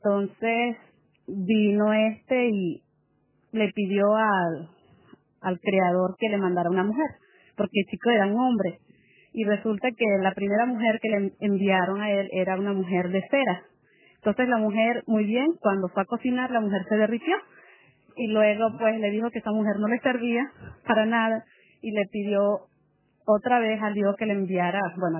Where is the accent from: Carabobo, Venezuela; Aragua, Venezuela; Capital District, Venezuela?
Capital District, Venezuela; Caracas; de donde yo vengo, primero, no existen las playas, y segundo, pues que Caracas no es un lugar tan agradable como para caminar tranquilamente